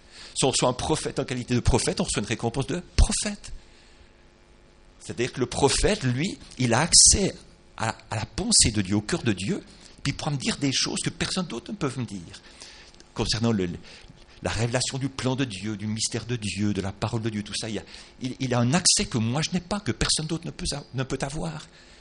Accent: Switzerland; moi je suis prédicateur, je viens de Suisse

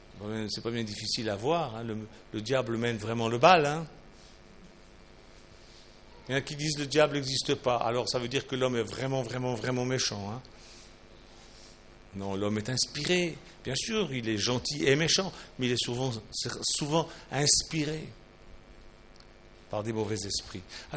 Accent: Switzerland; Chez nous, en Suisse

